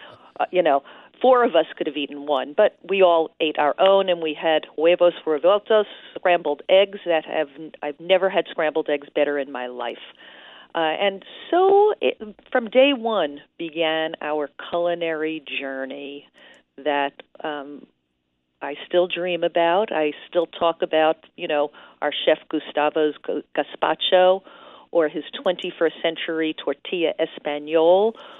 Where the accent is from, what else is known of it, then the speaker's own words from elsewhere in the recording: Boston, Massachusetts, United States; It actually snowed in Madrid the morning we arrived, and we're from Boston.